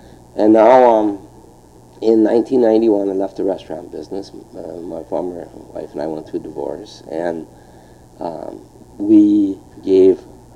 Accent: Wisconsin, United States; born there; Well, I was born on Lake Winnebago, just south of Wendt's on the lake here, about 2 miles.

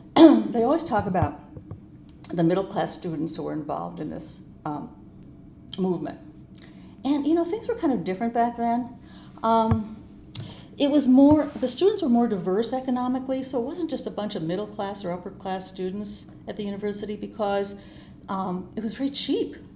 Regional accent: Wisconsin, United States; I'm from Wisconsin.

